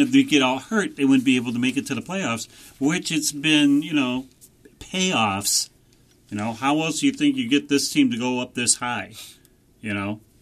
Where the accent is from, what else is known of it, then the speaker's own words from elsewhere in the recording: Detroit, Michigan, United States; You know, and we're from Detroit, you're thinking, okay, why would they hate our team?